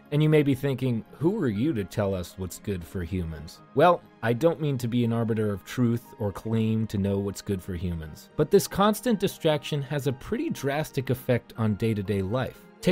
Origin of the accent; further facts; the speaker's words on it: United States; I grew up near New York.